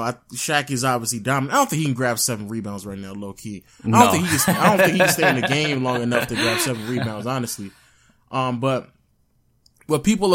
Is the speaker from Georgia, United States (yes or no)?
yes; Atlanta, Georgia, United States; I'm saying we as if I'm an Atlanta fan. I'm just from Atlanta, people.